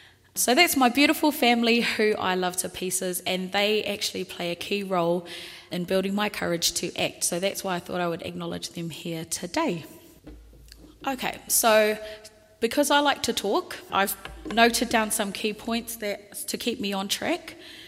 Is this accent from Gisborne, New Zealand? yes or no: yes; Tolaga Bay, Gisborne, New Zealand; also born or lived in Whangara; as you can see in the bio, and I am 24 years old. I was born in the early 90s, and I was born and bred on the east coast, so around Gisborne. I was brought up in Whangara and Tolaga Bay.